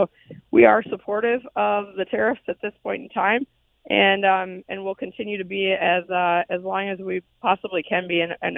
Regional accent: United States; I think that as an American, I would rather see those jobs go to my friends and my neighbors and my community members

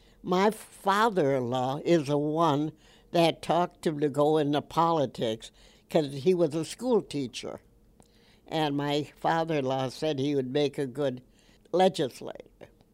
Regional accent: Superior, Wisconsin, United States; It was a nice, safe place to grow up in.

